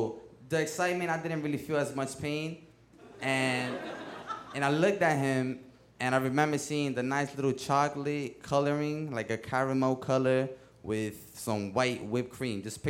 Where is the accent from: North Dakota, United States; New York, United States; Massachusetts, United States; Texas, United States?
New York, United States; Bronx; born or raised there